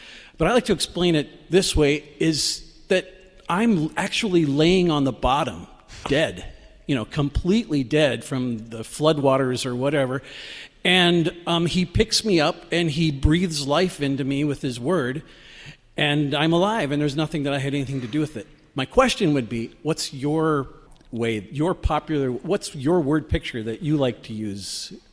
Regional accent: Underwood, Minnesota, United States; from Underwood, Minnesota.

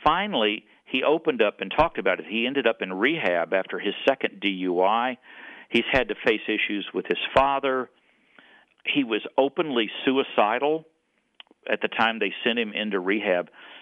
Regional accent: Baltimore, Maryland, United States; now in Oak Ridge, United States; I'm from Baltimore, so I've been, you know, I spent the last 10 years in Baltimore before moving to Oak Ridge, I should say.

